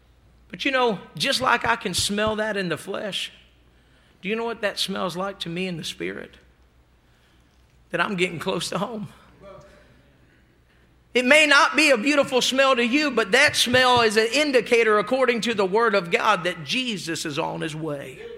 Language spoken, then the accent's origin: English; Salisbury, Maryland, United States; My hometown is called the Crossroads of Delmarva. There's three states there, Delaware, Maryland, Virginia, all connected in a peninsula. And right smack and dab in the middle is Salisbury.